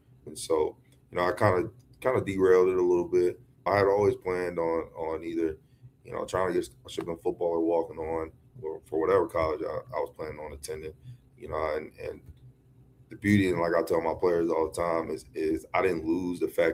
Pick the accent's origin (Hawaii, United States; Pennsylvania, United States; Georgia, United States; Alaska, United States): Pennsylvania, United States; Philadelphia; I was born in Philadelphia. So, you know, I was as a kid growing up, I used to watch the Eagles games.